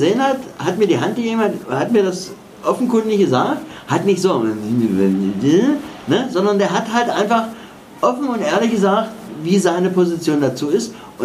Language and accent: German; East Germany, Germany; Ich komme ja aus dem Osten, also da ist das noch ein bisschen anders.